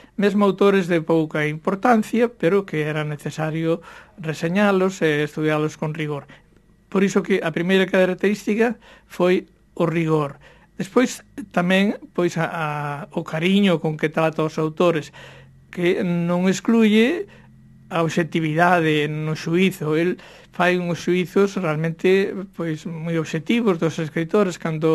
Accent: Galicia, Spain; unha revalorización da nosa identidade como galegos, como posuidores dunha lingua propia

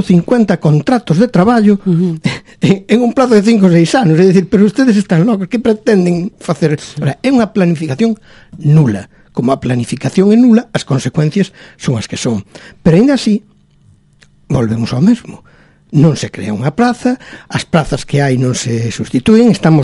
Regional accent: A Coruña, Galicia, Spain; eu que son da Coruña, me avisan de un día para outro para ir a facer unha sustitución a Burela

